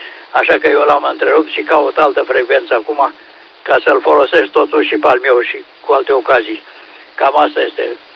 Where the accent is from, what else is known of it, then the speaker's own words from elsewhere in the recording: Oltenia, Romania; suntem Olteni